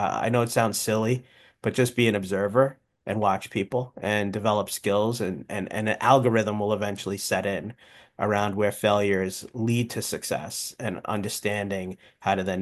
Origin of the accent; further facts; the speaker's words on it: Queens, New York, United States; So, I mean, I grew up in Howard Beach, Queens. My parents migrated to the U.S. in the 1960s.